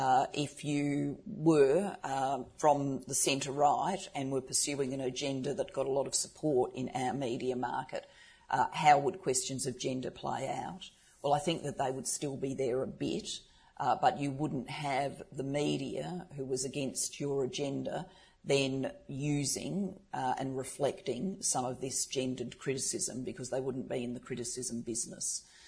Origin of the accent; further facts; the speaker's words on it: Adelaide, South Australia, Australia; And when I was growing up in Adelaide